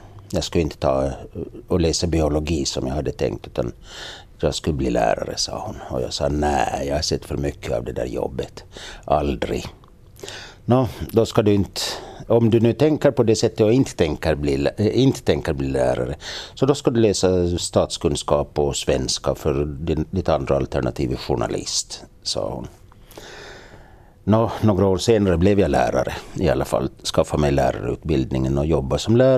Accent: Åland, Finland; Jag är född och uppvuxen på Åland. Mina föräldrar var båda närpesbor

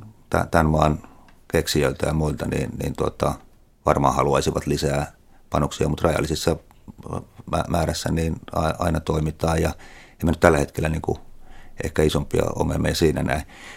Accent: South Ostrobothnia, Finland; no mä olen itse eteläpohjalainen

